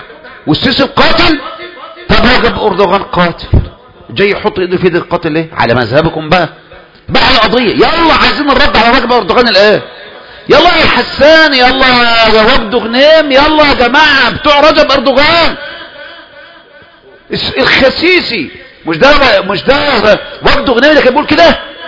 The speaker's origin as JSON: {"language": "Arabic", "country": "Egypt"}